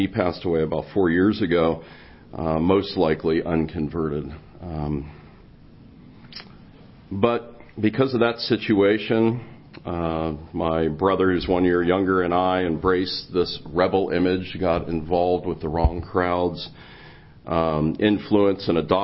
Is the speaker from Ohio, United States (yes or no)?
yes; Cincinnati, Ohio, United States; I grew up in Cincinnati, Ohio. There was two brothers and myself. I was the oldest of the three.